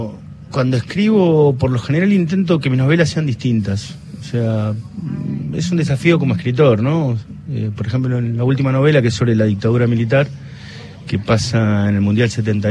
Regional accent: San Martín, Buenos Aires Province, Argentina; Viví yo la dictadura, en toda mi infancia. Yo soy de San Martín, pasaba por el Liceo Militar

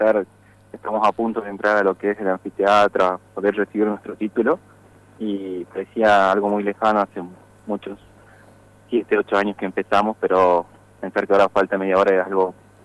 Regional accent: Salta, Argentina; De Salta Capital.

